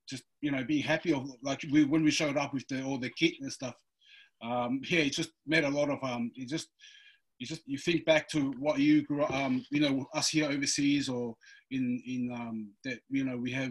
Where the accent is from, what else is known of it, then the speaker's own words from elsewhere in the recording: Tongatapu, Tonga; Because when I grew up in Tonga, it was just in the main island. I never got outside of the main island of Tongatapu.